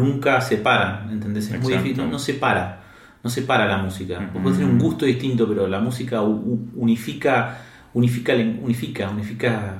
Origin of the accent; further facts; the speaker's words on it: Argentina; Yo soy argentino, nosotros todos somos.